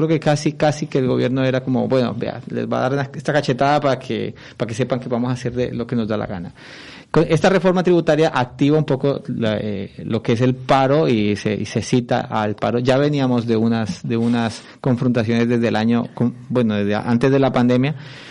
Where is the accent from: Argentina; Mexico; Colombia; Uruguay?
Colombia; Cali, Valle del Cauca; now in Spain; Aquí viví 12 años y soy colombiano de nacimiento, pero cántabro de adopción.